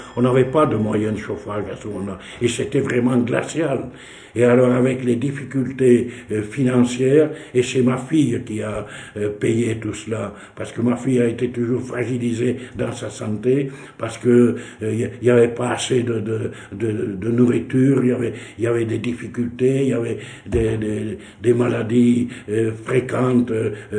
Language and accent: French; south of France, France; accent: Midi; parce que j'avais mon accent du Midi.